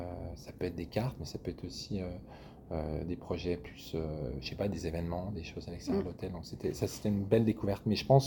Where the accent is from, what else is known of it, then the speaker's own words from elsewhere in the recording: France; now in Montreal, Canada; Enfin, 13 ans, mais j'étais là avant, donc ça fait beaucoup d'années que je suis parti de France. Donc c'est sûr que aujourd'hui, je pense que je peux me définir comme un Montréalais, comme un Canadien, ou Québécois.